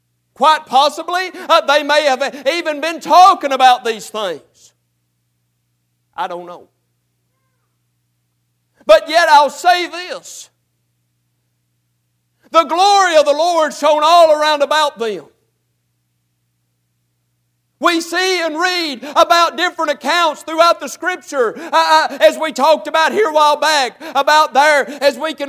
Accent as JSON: {"language": "English", "town": "Lebanon", "region": "Tennessee", "country": "United States", "tie": "born there", "said": "I was born in Lebanon, Tennessee, the best that I've been told, in a hospital that was clean."}